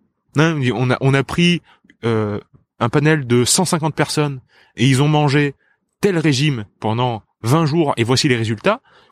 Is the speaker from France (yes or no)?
yes; France; Je viens du sud de la France, donc c'est vrai que ça tourne quand même beaucoup autour des légumes